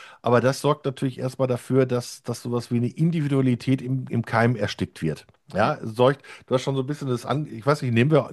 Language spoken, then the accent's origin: German; Duisburg, North Rhine-Westphalia, Germany; now in Oberhausen, Germany; ich bin bekennender Pötti, ich bin im Pott aufgewachsen, ich bin Duisburger, ja, also wirklich im Schatten der Stahlwerke aufgewachsen, wohne jetzt in Oberhausen. Hatte zwischendurch auch mal Phasen, wo ich beruflich bedingt mal in Bremen war, aber auch in Nürnberg